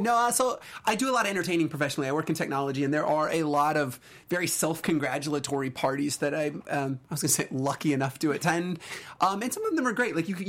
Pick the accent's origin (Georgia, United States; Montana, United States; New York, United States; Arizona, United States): Arizona, United States; I grew up in Arizona. I love this stuff.